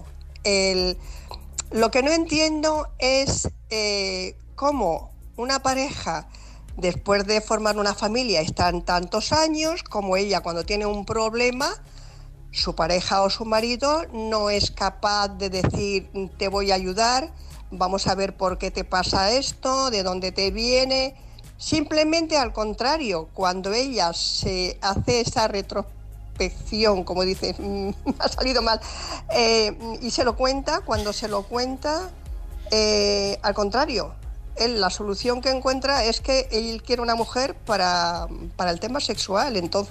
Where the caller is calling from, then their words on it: Alicante, Valencian Community, Spain; de Alicante